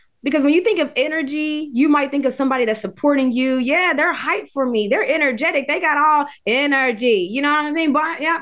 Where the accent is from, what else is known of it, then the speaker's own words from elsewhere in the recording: West Virginia, United States; I'm from West Virginia.